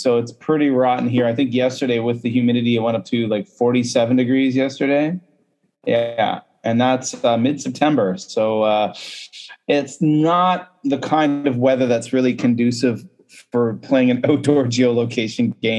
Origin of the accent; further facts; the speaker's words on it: Canada; now in China; I am a Canadian living in China playing Mundy.